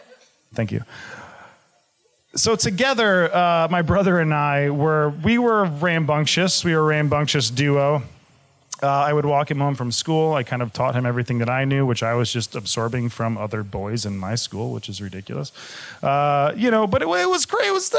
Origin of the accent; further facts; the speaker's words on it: Michigan, United States; And also, I'm from Michigan as well, so, like, very conservative